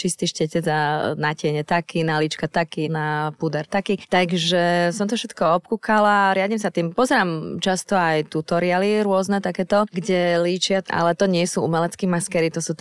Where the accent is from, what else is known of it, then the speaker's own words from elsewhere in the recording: Bratislava, Bratislava Region, Slovakia; Som rodená Bratislavčanka, najmä divadelná herečka